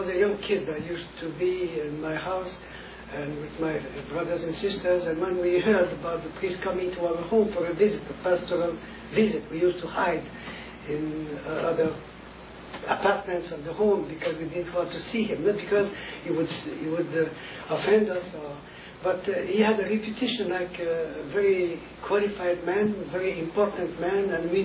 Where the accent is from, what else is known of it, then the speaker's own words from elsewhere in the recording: Baie-Saint-Paul, Quebec, Canada; born there; I was born in East part of the province of Quebec called Baie-Saint-Paul, in a small village, and my folks were working on farms, and I was born there, and was very happy to be a member of a big family, 7 children